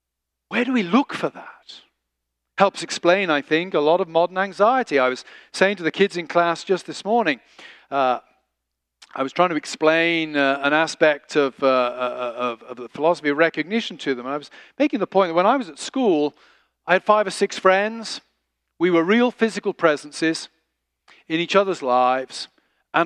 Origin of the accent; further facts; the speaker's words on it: England, United Kingdom; You know, I'm English. You know, the great thing about being brought up as a lower middle class Englishman going to grammar school in the 1970s and 80s is this.